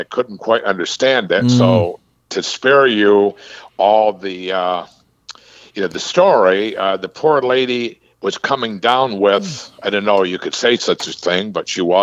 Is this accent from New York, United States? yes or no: yes; Ballston Spa, New York, United States; In fact, the tower is in Ballston Spa, New York. I said, where? That's my hometown.